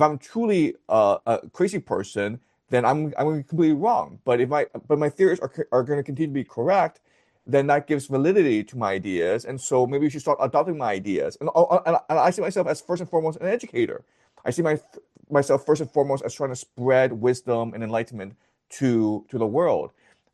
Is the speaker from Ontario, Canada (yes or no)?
yes; Toronto, Ontario, Canada; Like I'm from Toronto originally, so like, you know, let's try to meet up in Montreal.